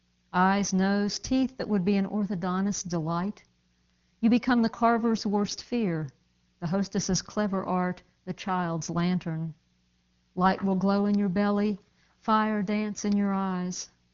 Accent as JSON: {"language": "English", "region": "West Virginia", "country": "United States", "tie": "born or raised there", "said": "And where I grew up in West Virginia, in the mountains, in the summer with no air conditioning, it was hot in these little cinder block houses."}